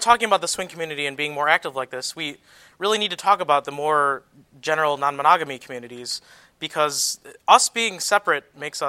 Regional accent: Chicago, Illinois, United States; I mean, I'm from Chicago, and there's a very nice poly community.

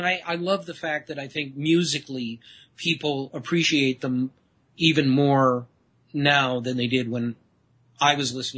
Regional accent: Detroit, Michigan, United States; I'm from Detroit, so Motown was always playing.

